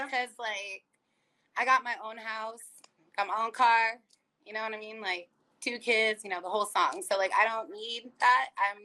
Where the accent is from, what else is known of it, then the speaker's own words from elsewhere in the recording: California, United States; I'm from the Bay Area. It's just not a lot of supply out here.